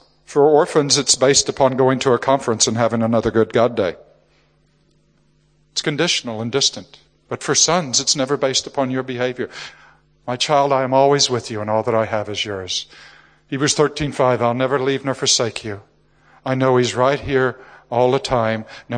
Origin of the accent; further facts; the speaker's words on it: Scotland, United Kingdom; It doesn't make any difference if I'm a Scot or a Brit.